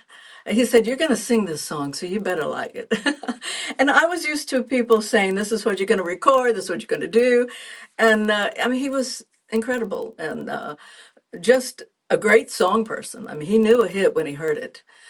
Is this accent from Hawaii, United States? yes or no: no; Wabash, Indiana, United States; also born or lived in Kentucky; Well, I grew up singing everything, and I grew up in Wabash, Indiana. I was about 4 when we moved from Kentucky.